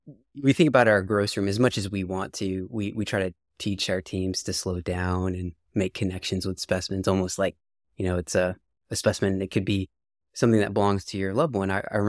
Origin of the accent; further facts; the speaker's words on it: Texas, United States; So I'm this kid from Texas, never been to Chicago, never driven through snow